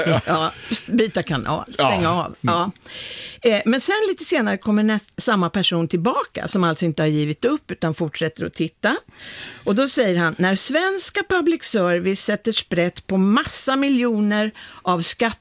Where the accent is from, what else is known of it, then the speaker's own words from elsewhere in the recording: Linköping, Östergötland, Sweden; i Linköping, min hemstad. eller födelsestad kanske det heter. Jag bor ju inte där längre